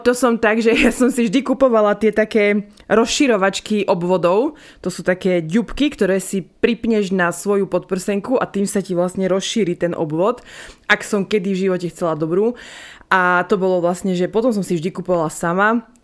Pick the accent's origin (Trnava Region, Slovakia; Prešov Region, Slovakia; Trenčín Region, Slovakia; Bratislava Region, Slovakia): Prešov Region, Slovakia; Vranov nad Topľou; ten obchod to bol taký, že u nás vo Vranove taký